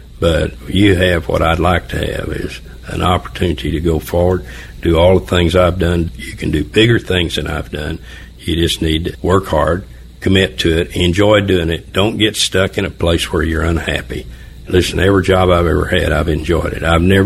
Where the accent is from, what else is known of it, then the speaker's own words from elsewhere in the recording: Oklahoma, United States; You know, this is Oklahoma, and I'm from Oklahoma.